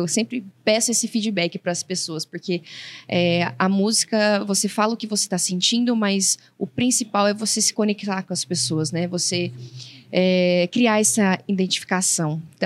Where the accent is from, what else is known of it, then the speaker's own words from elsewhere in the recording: Ourinhos, São Paulo, Brazil; Eu sou de Ourinhos, interior de São Paulo.